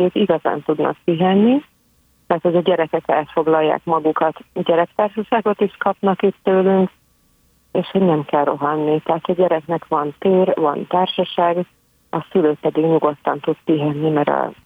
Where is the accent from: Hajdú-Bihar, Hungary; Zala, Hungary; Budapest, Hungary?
Zala, Hungary; Zalaegerszeg; bár városon nőttem fel, tehát gyerekként Zalaegerszegen éltünk a családdal, de mindig voltak körülöttünk a falusi nagyszülők, családrokonok